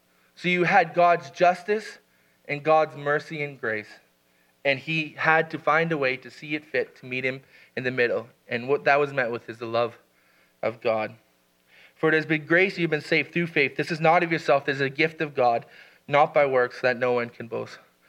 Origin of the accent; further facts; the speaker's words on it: Canada; As a Canadian, the government does cover a fair portion of it